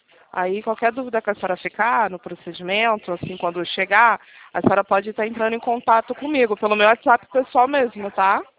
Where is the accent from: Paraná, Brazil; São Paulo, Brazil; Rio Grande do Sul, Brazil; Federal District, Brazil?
São Paulo, Brazil; moved away as an adult; now in Rio de Janeiro, Brazil; Oi, eu falo do Rio de Janeiro, do estado do Rio. Só que eu sou paulista, só que eu casei e vim pra cá.